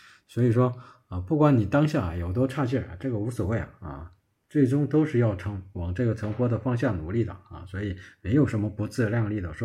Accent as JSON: {"language": "Chinese", "region": "Northeast China", "country": "China", "said": "我是东北人啊，这个也没什么因缘吧啊"}